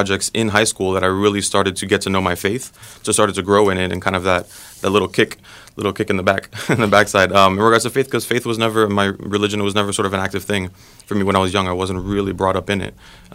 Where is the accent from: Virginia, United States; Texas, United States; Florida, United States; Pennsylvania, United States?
Florida, United States; Miami; now in Chicago, United States; I'm actually from Miami originally, so I've been here in Chicago since August with the domestic volunteer program with the Salesians.